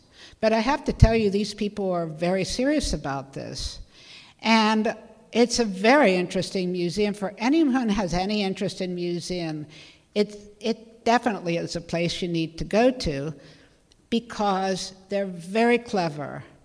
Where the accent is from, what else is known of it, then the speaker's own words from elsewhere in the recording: Pittsburgh, Pennsylvania, United States; When I was a kid growing up in Pittsburgh, we were told what these were about.